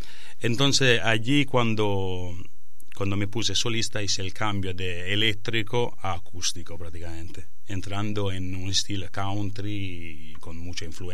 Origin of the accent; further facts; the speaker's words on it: Sardinia, Italy; Spanish is a second language; moved away as an adult; now in Barcelona, Spain; porque yo soy sardo de Sardegna, vivir en Sardegna, pero luego yo he ido a Barcelona